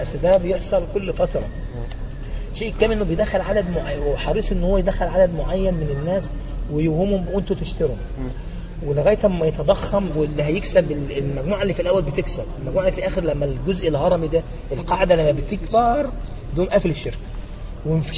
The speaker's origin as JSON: {"language": "Arabic", "country": "Egypt"}